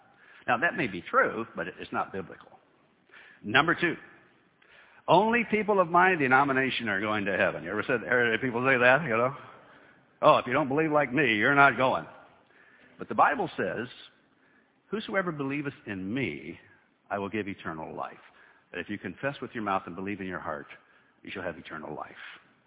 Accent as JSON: {"language": "English", "region": "Ohio", "country": "United States", "tie": "born or raised there", "said": "When I grew up in Ohio, my whole entire family was crazy about sports. That was when I was close to Cincinnati"}